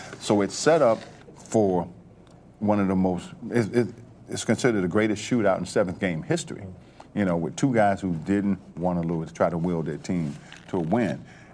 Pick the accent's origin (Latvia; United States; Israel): United States; Baltimore, Maryland; Growing up, you know, with eight brothers and sisters, my mom raised eight of us by herself. Mm-hmm. And I grew up in Baltimore, Maryland.